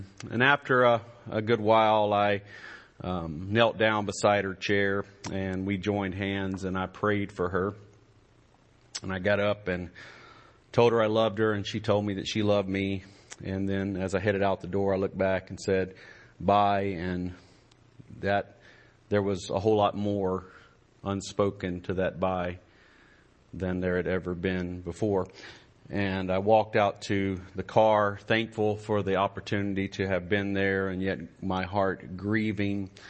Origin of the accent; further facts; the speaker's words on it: Greenville, Mississippi, United States; if you're going to my hometown of Greenville, you cut across there to get on Highway 1 to drive into Greenville.